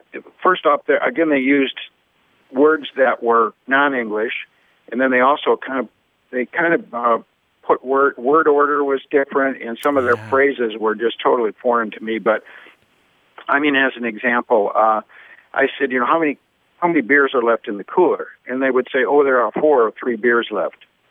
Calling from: Dubuque, Iowa, United States; I'm calling from Dubuque, Iowa. That's located along the Mississippi River, right where Iowa, Wisconsin, and Illinois come together.

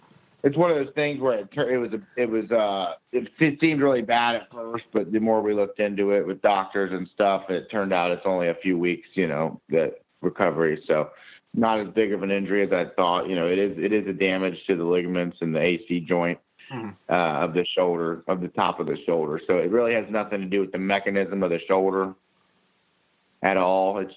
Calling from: Kentucky, United States; I'm out here in Cincinnati, Ohio, but really I live in the Kentucky side, so I live in the state of Kentucky, right near the Cincinnati airport, but we refer to this area as the greater Cincinnati area.

